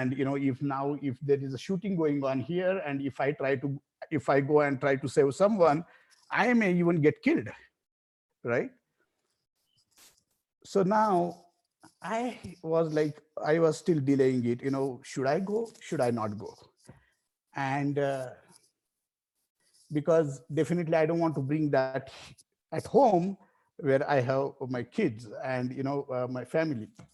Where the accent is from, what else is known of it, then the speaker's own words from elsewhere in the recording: Denver, Colorado, United States; I'm from Denver, by the way.